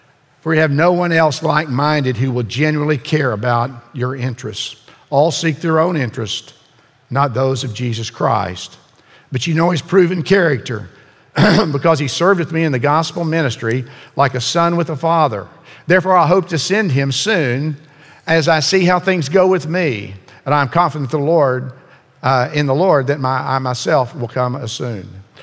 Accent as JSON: {"language": "English", "town": "Ada", "region": "Oklahoma", "country": "United States", "tie": "born or raised there", "said": "We're from Oklahoma. You know, we were both born in Oklahoma. We got married in Oklahoma. Mary moved to Ada and where I was born and raised."}